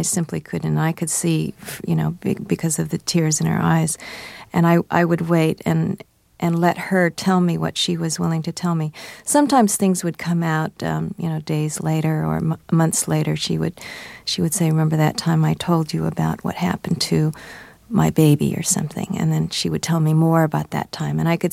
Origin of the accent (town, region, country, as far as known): United States